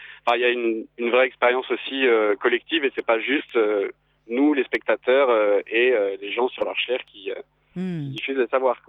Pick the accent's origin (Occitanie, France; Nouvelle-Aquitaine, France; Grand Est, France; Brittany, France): Nouvelle-Aquitaine, France; Bordeaux; moi, je suis pas du tout d'ici, je suis de Bordeaux.